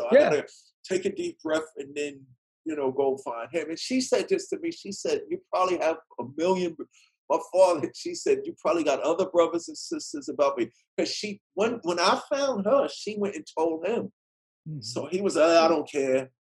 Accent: Queens, New York, United States; I grew up in Queens. She was in Staten Island.

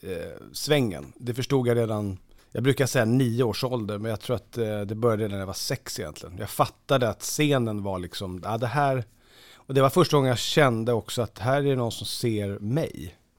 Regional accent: Lidingö, Stockholm County, Sweden; där jag är uppvuxen så är det ju är man ju inte ensam om att ha föräldrar som har presterat. Lidingö är ju väldigt så, man brukar prata om att det finns väldigt mycket människor med mycket pengar på Lidingö.

